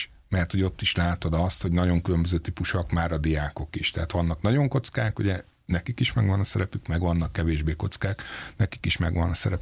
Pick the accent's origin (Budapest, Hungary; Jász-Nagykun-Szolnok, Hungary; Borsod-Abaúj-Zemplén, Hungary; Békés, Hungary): Jász-Nagykun-Szolnok, Hungary; én egy pici faluban nőttem föl, Szolnok